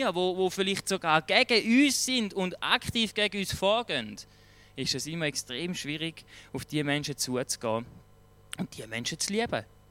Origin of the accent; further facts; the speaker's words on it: Thurgau, Switzerland; Aber als Thurgauer, ich meine, du kennst es, gell? Es ist einfach schwierig. Aber wir sind ja stolz in Thurgauer